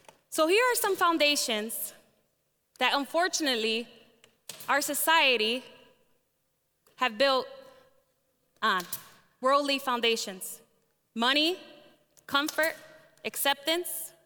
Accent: Chicago, Illinois, United States; I was born and raised in Chicago, and fast forward 24 years, 24 years old

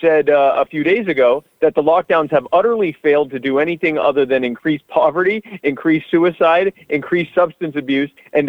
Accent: Myrtle Beach, South Carolina, United States; I'm from Myrtle Beach. I know what's going to happen.

